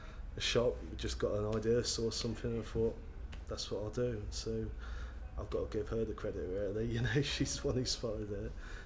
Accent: Coventry, West Midlands, United Kingdom; I'm 24 and I'm from Coventry in the West Midlands.

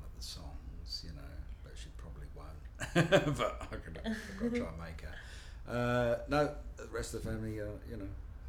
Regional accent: London, United Kingdom; I'm a complete London, really. I mean, all my family from London. I was born in London, live in London, always worked in London, and like I said, I worked for a long time, 20 years or something in central London, and I love it.

